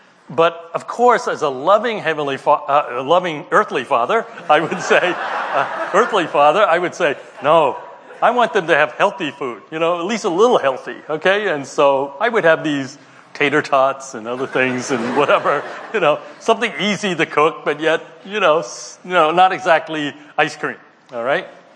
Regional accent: Cambridge, Massachusetts, United States; And I grew up in Cambridge, okay, went to high school in Cambridge

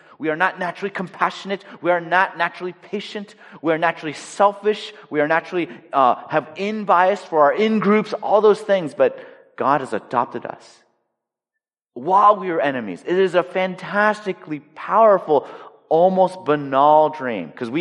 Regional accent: Los Angeles, California, United States; I said, "Oh, I grew up in L.A.

